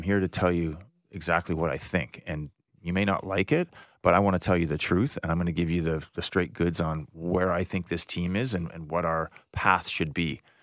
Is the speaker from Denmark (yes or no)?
no; Medicine Hat, Alberta, Canada; for a kid growing up in Medicine Hat in the 70s and being able to live out his dream as a professional hockey player